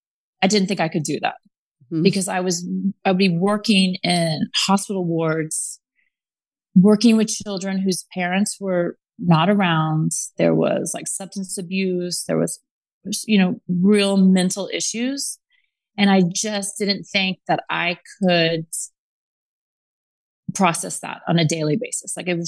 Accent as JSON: {"language": "English", "region": "Texas", "country": "United States", "tie": "born or raised there", "also_born_or_lived": "Japan / Singapore", "said": "So I was born in Japan and then we moved to Singapore, which I think really had an important impact on my design aesthetic. And then we moved to Texas, which is like the complete opposite."}